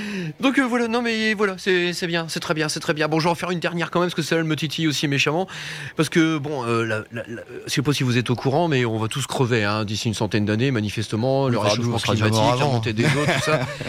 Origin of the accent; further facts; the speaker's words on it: Hauts-de-France, France; accent: Ch'ti; avec mon super accent ch'tanglais. C'est entre le ch'ti et l'anglais, c'est pas mal.